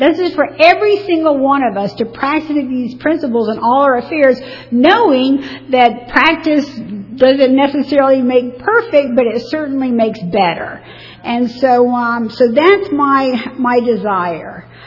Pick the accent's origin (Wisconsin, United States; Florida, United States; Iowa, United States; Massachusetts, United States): Florida, United States; Jacksonville; I grew up in Jacksonville, Florida, to, as I mentioned, a loving family. It was my mom, my dad, my sister, and myself.